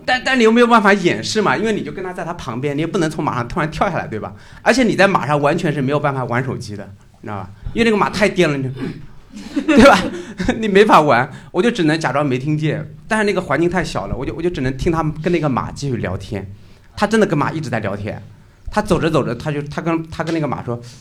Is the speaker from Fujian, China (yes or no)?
no; Jiangsu, China; 我说那个叔叔，我是苏北人